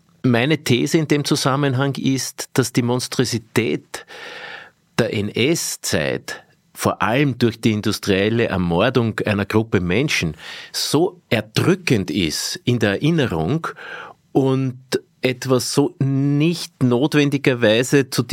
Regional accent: Linz, Upper Austria, Austria; bin aus Linz gebürtig

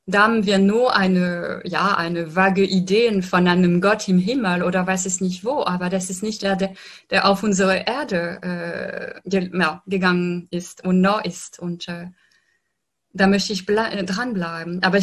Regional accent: France; German is a second language; ich stamme aus Frankreich

